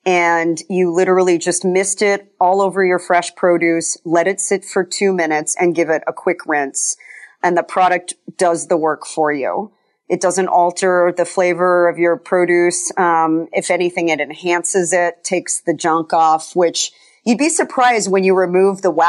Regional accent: Colorado, United States; And being kind of a tree hugger growing up in Colorado, I thought, wouldn't it be great if we could help prevent food waste?

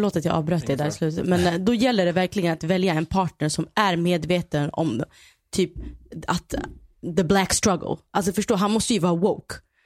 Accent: Sweden; jag är andra generationens svensk liksom

